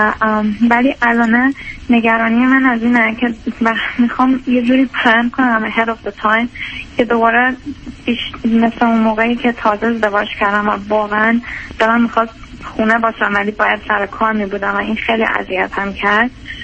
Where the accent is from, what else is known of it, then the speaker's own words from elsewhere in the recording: Iran; moved away as an adult; now in New York, United States; من بعد از دیپلم از ایران اومدم بیرون